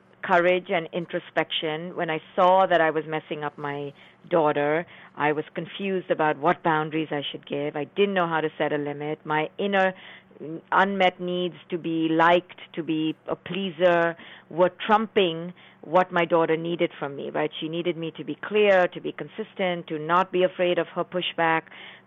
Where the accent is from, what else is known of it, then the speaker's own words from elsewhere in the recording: India; moved away; I came from India, but I was trained here in the West